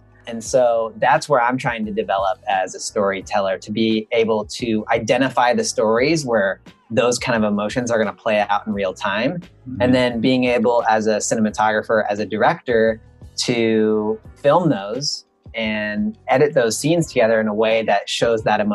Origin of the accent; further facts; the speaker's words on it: California, United States; wildfire crises we've been having here in my hometown in Northern California.